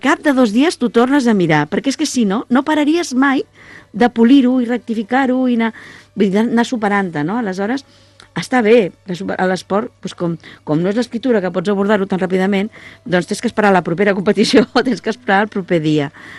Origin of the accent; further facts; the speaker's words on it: Barcelona, Catalonia, Spain; jo vinc de Barcelona, però és un municipi petit